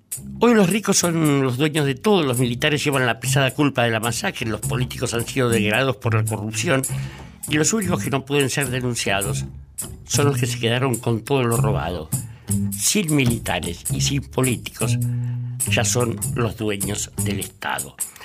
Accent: Buenos Aires, Argentina; born there; Y yo, aunque pasé por la Sorbona, nací en Barracas, muchachos.

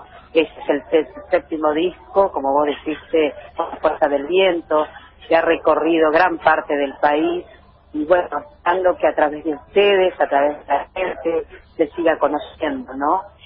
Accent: the south, Argentina; born there; viniendo uno del sur, donde yo nací, pero a través de eso expreso mi sentimiento enorme a lo que es el noroeste argentino, por siendo una hija de salteños

